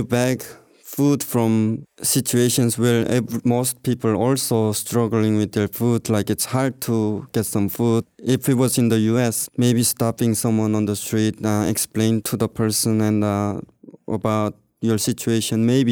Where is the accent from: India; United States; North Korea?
North Korea; moved away; I looked down from Chinese land to my hometown, which I saw my elementary school. I could literally see the places that I used to go when I was in North Korea.